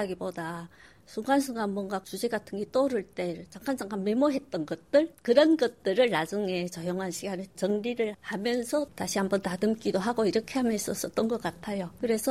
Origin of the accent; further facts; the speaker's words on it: North Korea; now in South Korea; 저는 탈북민이지만 남한에 정착한 시 남한 사회의 한 이론이고 한 성원이긴 하지만 아직도 그 우리 그 정체성, 개체성에는 고향이 북한이라는 그 색깔이 완전히 이렇게 동화되진 않아 있어요. 내 색깔은 아직 있어요.